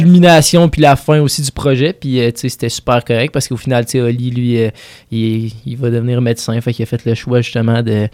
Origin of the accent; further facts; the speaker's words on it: Cap-Rouge, Quebec, Canada; nous, on vient de Cap-Rouge, en banlieue de Québec